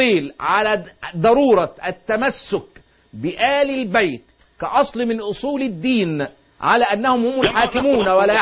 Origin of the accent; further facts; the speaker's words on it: Egypt; زي ما بيقولوا عندنا في مصر